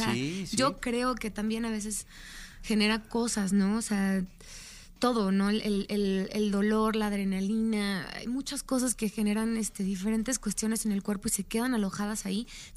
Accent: Guadalajara, Jalisco, Mexico; me dice, sí, pues yo soy de Guadalajara. Le digo, ah, yo también.

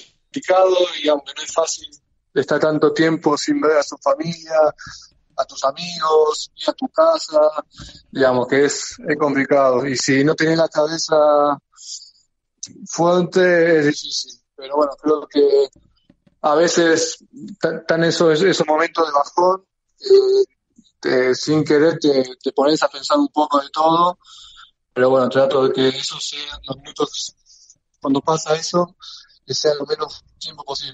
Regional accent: Argentina; now in Spain; para todos los argentinos, los que dedicamos al básquet, venir acá a España es un sueño.

